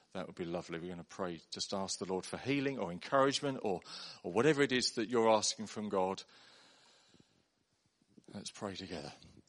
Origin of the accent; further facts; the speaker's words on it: United Kingdom; Now, I know because I'm British